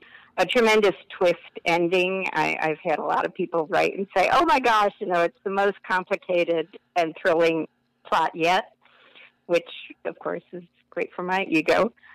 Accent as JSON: {"language": "English", "town": "Rome", "region": "New York", "country": "United States", "tie": "born or raised there", "said": "from the historian of Rome, New York. I've had the honor of being inducted into the Hall of Fame of my hometown"}